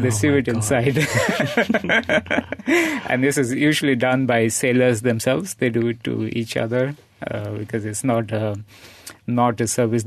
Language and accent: English; India; And again, growing up in India, coming from that sort of traditional mindset, we have certain idea of the homeless